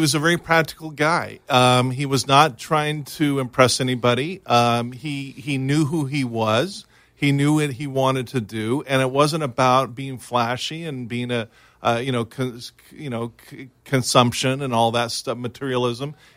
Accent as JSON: {"language": "English", "town": "Fullerton", "region": "California", "country": "United States", "tie": "born or raised there", "said": "I grew up in Fullerton, and my mom lives about three streets away from Mrs. Fender."}